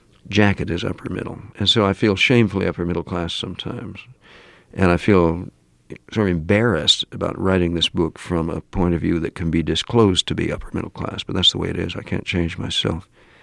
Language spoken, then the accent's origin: English; Pasadena, California, United States; born there; the pull of the class into which I was born in Pasadena, California, which is like Westchester, or, you know, like Bryn Mawr. It's a costly suburb of a large city